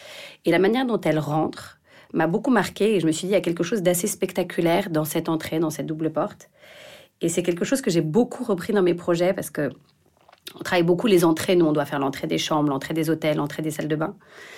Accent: Paris, Île-de-France, France; je suis parisienne

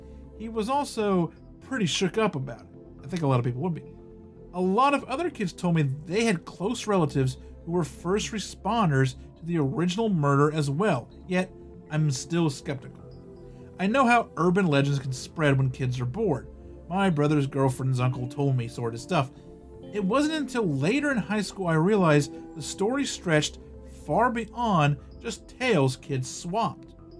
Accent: Utah, United States; Kay's Cross is the stuff of legend where I grew up in Davis County.

